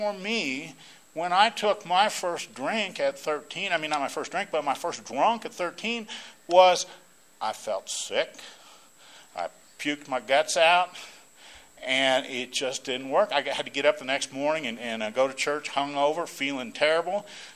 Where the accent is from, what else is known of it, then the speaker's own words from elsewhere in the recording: Rocky Mountains, United States; now in Miami, United States; You've brought me home. I grew up in the Rocky Mountains, and it's just been phenomenal.